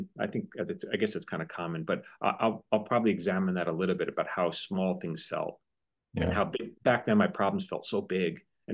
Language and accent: English; Yonkers, New York, United States; accent: Yonkers; And my accent is Yonkers. And yet, for some reason, as a child, I didn't think because I didn't live in Yonkers, I didn't grow up there, I couldn't have anything to write about